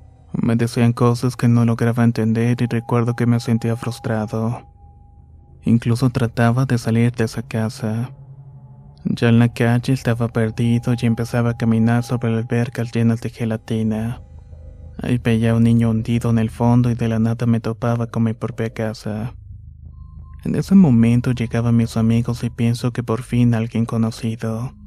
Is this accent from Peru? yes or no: no; Caracas, Capital District, Venezuela; Soy de Caracas, Venezuela, y esto que les voy a contar comenzó cuando tenía alrededor de 6 o 7 años.